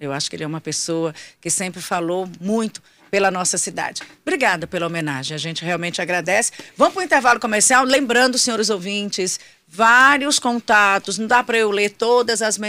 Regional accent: Teresina, Piauí, Brazil; eu sou teresinense, eu sou mãe de teresinense, eu moro nessa cidade.

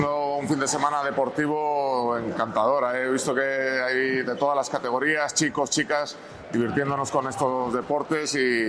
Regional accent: Cantabria, Spain; Es la ilusión que tenemos como cántabros y como españoles que somos.

